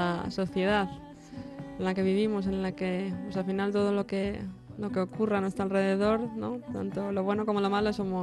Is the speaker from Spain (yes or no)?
yes; Asturias, Spain; Pues soy del centro de la Folguera, la Cuenca Minera.